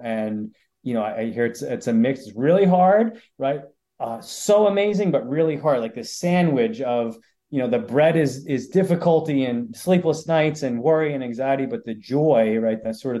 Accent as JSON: {"language": "English", "region": "New York", "country": "United States", "tie": "born or raised there", "said": "one of the things that you should know about my hometown, Staten Island, New York, it is the culture is very Italian and also Irish"}